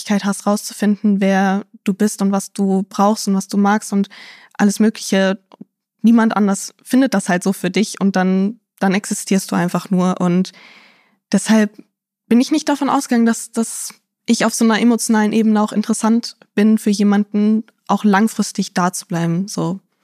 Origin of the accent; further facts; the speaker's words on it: Lower Saxony, Germany; now in Hamburg, Germany; Bin aus der Nähe von Hannover nach Hamburg gezogen.